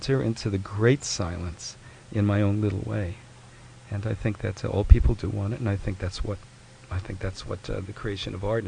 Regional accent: Bronx, New York, United States; and I grew up in the East Bronx

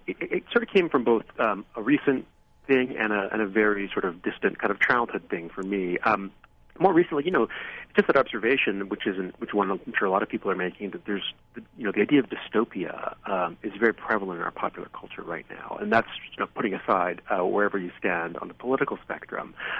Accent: Vancouver, British Columbia, Canada; And then growing up in Vancouver after that, it was sort of like growing up in sort of the rubble of this futurism.

